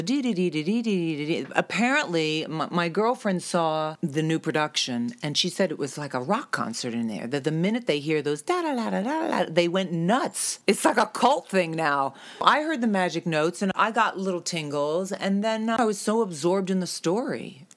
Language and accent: English; New York, United States; I live in Jersey, but I'm really from New York.